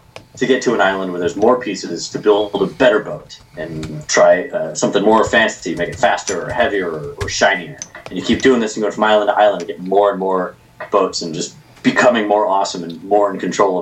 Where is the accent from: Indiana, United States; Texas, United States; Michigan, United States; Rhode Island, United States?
Michigan, United States; So, like I said, I'm from Michigan